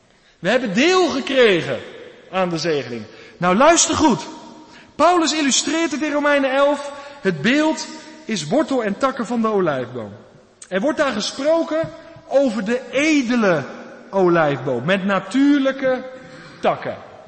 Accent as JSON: {"language": "Dutch", "country": "Netherlands", "tie": "born there", "said": "Ik ben in Nederland geboren."}